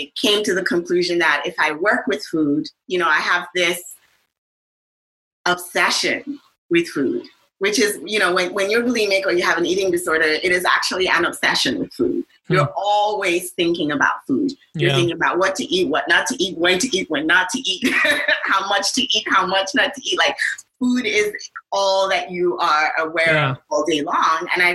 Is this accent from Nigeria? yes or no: yes; Lagos, Nigeria; I grew up in Nigeria. And in Lagos, Nigeria, specifically.